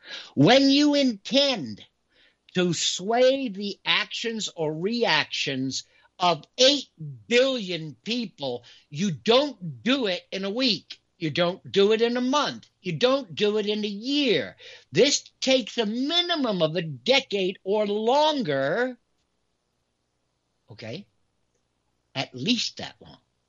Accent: United States; I'm an American.

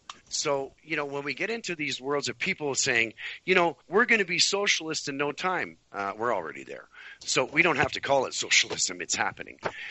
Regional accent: Canada; We have to prove that we're Canadian.

